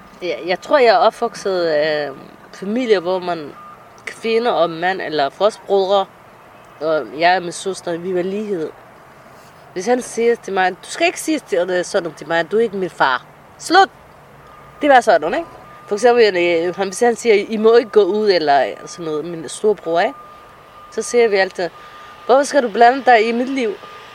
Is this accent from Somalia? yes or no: yes; Somalia; now in Denmark; Vi er somalier.